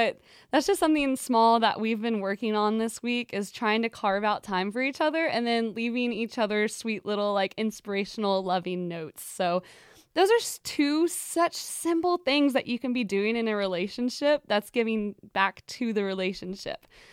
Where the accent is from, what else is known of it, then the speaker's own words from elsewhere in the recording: Texas, United States; Yes, I grew up in Texas, where it was like a country bar